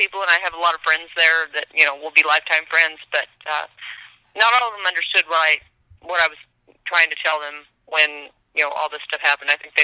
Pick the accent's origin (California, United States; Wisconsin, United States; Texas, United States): California, United States; Stockton; born there; also born or lived in Oklahoma / Arkansas / Missouri; Was actually born in California and yeah. ended up Oklahoma, Arkansas, Missouri, and then back out here again.